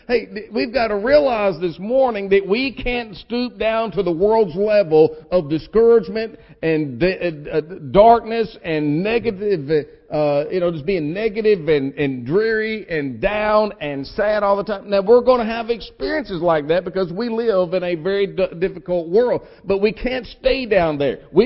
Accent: United States; born there; it's only by the grace of God that I was born in America.

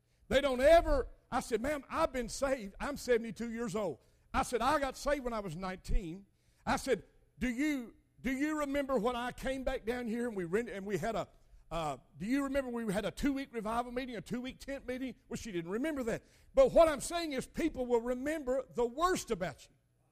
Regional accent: Crab Orchard, Kentucky, United States; Saturday night, I was over in Crab Orchard, Kentucky, where my hometown.

